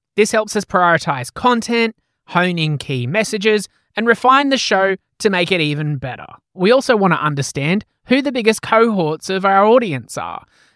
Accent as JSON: {"language": "English", "town": "Sydney", "region": "New South Wales", "country": "Australia", "said": "I'm normally from Sydney, but I managed to sneak in and fly under the radar"}